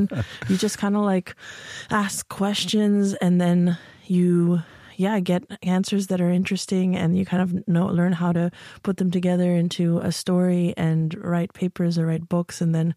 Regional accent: Canada; also born or lived in Poland / Hamburg, Germany; now in St. Gallen, Switzerland; I'm Canadian, I'm Polish.

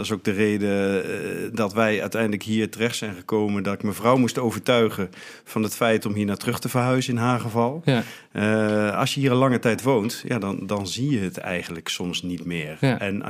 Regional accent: Groningen, Netherlands; now in Cuijk, Netherlands; Nee, ik kom oorspronkelijk uit Groningen. Ja. Mijn vrouw is een echte Kuikse, dus dat is uiteindelijk ook de relatie met het Land van Kuik. Ja. Ook de reden uiteindelijk dat wij deze kant op zijn verhuisd. En dat is inmiddels 10 jaar geleden.

